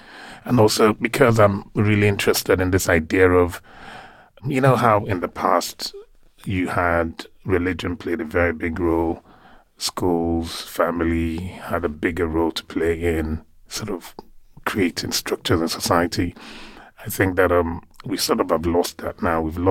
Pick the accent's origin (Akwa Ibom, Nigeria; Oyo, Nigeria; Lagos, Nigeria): Lagos, Nigeria; I grew up in Lagos mostly, but my family is sort of huge. I come from a very large family, so we travel a lot. We move around a lot, so yeah. But I did grow up in Lagos mostly.